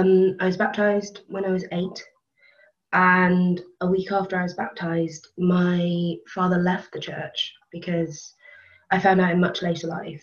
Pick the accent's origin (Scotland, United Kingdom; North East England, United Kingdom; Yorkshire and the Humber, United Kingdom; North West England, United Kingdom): North East England, United Kingdom; Sunderland; born there; I was born into the church. I was born in Sunderland Stake in the north of England. And at the time of my birth, both my parents were Mormons.